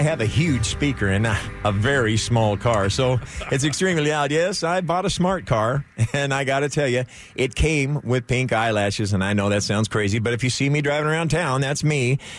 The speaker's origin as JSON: {"language": "English", "town": "Walla Walla", "region": "Washington", "country": "United States", "tie": "born or raised there", "said": "Now, folks, if you grew up where I grew up in Walla Walla, Washington, that's where you can find the Walla Walla sweet onions."}